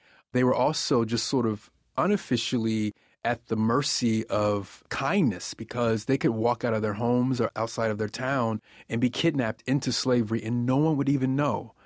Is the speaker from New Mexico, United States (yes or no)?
no; Cincinnati, Ohio, United States; I am born and raised in Cincinnati, both of my parents. I believe three out of my four grandparents.